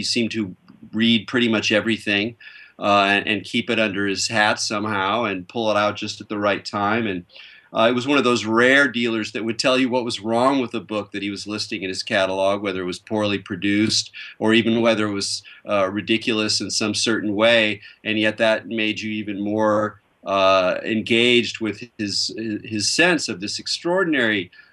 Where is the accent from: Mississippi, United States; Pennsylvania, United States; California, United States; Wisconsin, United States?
California, United States; La Jolla; we're both Californians, we both grew up in San Diego area. I was a little bit more north than you growing up in La Jolla